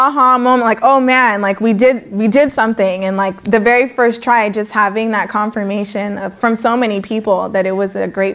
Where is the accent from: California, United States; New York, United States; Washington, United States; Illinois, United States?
California, United States; And that's how I ended up growing up in Silicon Valley.